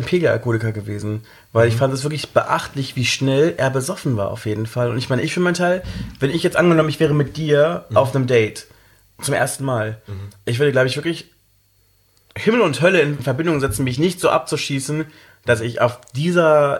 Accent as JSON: {"language": "German", "town": "Cologne", "region": "North Rhine-Westphalia", "country": "Germany", "said": "Ich komme ursprünglich aus Köln, beziehungsweise habe da mal gewohnt, habe da eine tolle Zeit gehabt."}